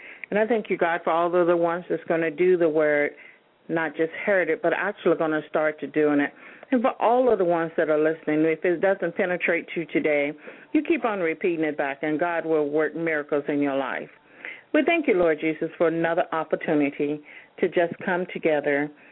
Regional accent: San Antonio, Texas, United States; I come to you from San Antonio, Texas, as your host

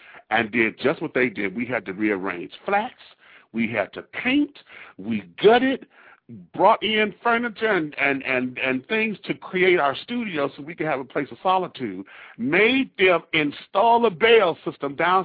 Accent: Detroit, Michigan, United States; moved away as an adult; now in Atlanta, United States; Well, yeah, I'm from Detroit. I moved here 3 years ago.

